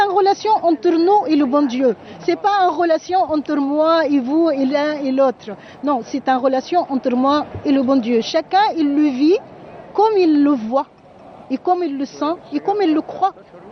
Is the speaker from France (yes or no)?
no; Egypt; moi j'ai grandi en Égypte, j'ai fait mes études là-bas jusqu'au que j'ai terminé la fac